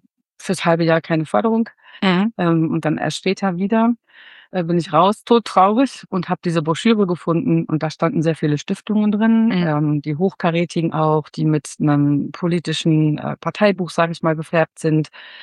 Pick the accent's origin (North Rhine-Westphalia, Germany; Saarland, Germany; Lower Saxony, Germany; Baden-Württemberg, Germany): North Rhine-Westphalia, Germany; also born or lived in Leipzig, Germany; Komme gebürtig aus dem Kreis Höxter, dort auch von einem landwirtschaftlichen Betrieb, damals mit Sauenhaltung, den es heute nicht mehr gibt. Und ich habe nach dem Abitur angefangen, in Leipzig zu studieren.